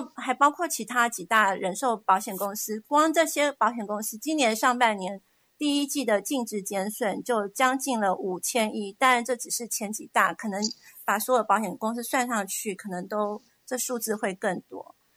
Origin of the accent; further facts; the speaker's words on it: Taiwan; 那因为我来自台湾，所以我对台湾的情况也比较有在注意。